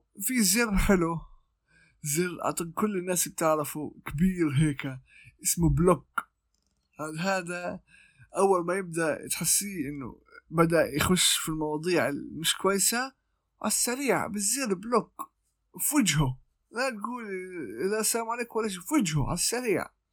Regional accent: Gaza, Gaza Strip, Palestine; عاد الحمد لله عندنا في غزة المخابرات وهذا بيعرفوا يمسكوا الحاجات التنمر الإلكتروني

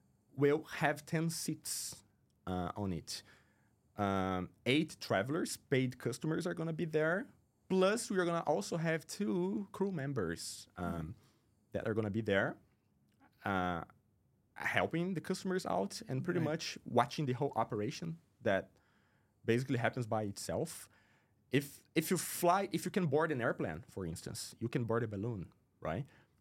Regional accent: Brazil; now in Dubai, United Arab Emirates; I am from Brazil

